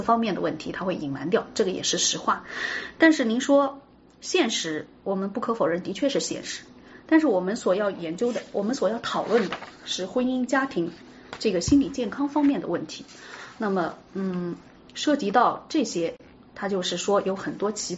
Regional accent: China; 我们中国人常说一结婚之后才会发现，哇，一切的东西无非就是柴米油盐酱醋茶。

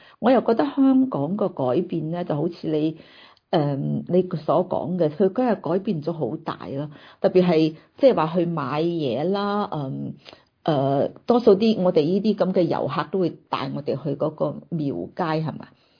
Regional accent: Guangdong, China; 以前香港人或者係我哋廣東人嗰啲有咁多

